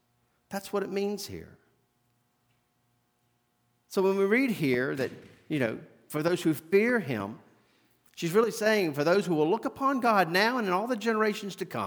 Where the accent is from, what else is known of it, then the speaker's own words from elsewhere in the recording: Front Royal, Virginia, United States; Growing up in Front Royal in the Shenandoah Valley, I've seen the Shenandoah come over its banks.